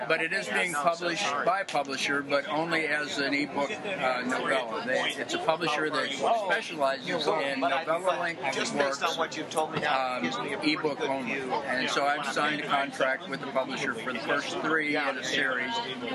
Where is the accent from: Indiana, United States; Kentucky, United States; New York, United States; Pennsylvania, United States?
Kentucky, United States; I grew up in Kentucky, so I had some early experiences with, you know, religious fanaticism.